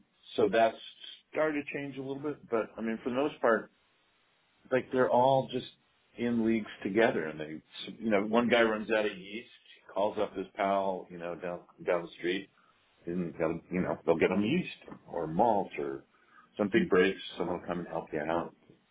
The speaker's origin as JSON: {"language": "English", "town": "Philadelphia", "region": "Pennsylvania", "country": "United States", "tie": "born or raised there", "said": "You can be in Erie, Pennsylvania, or my hometown of Philadelphia."}